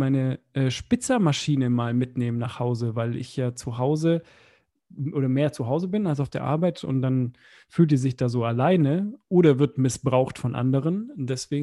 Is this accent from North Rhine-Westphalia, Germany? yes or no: no; Bavaria, Germany; Oder wie man bei uns in Bayern sagt, a Wimmerl.